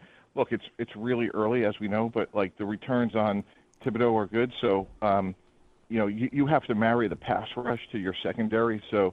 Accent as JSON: {"language": "English", "region": "New York", "country": "United States", "tie": "born there", "said": "You know, I was born in New York, and to come back here, and we've had a lot of fun all week."}